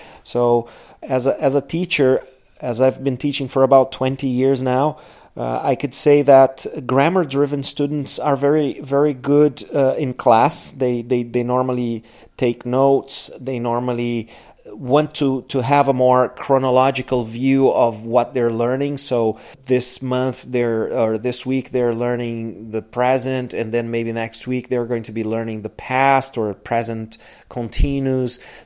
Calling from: Porto Alegre, Rio Grande do Sul, Brazil; I'm speaking from Porto Alegre. It's pretty hot here in Porto Alegre

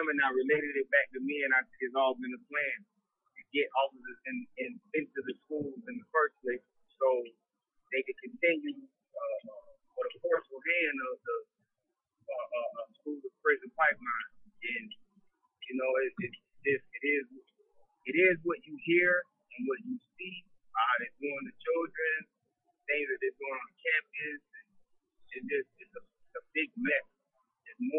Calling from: Florida, United States; I'm calling from South Florida.

